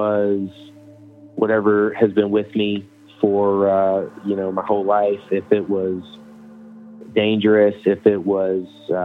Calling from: Atlanta, Georgia, United States; from Atlanta.

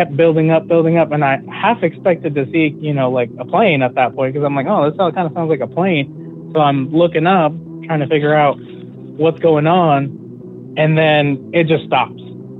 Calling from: Seattle, Washington, United States; from Seattle again.

